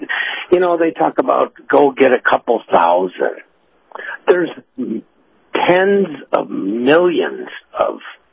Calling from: Tampa, Florida, United States; in Tampa.

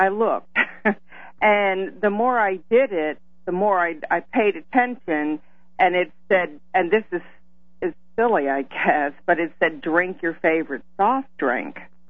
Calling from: Pennsylvania, United States; I'm calling from Pennsylvania.

